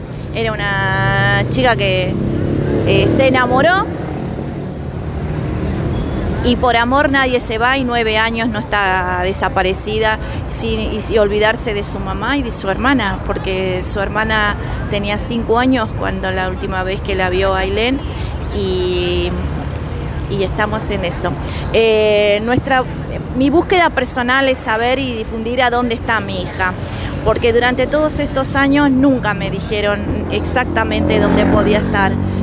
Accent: Almirante Brown, Buenos Aires Province, Argentina; yo soy de Almirante Brown, la provincia de Buenos Aires

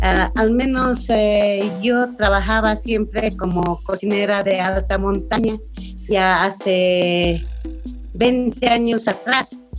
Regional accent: Bolivia; Bolivia. Y entonces nosotras ya éramos conocidas pues internacionalmente, pero no nacionalmente como en mi país.

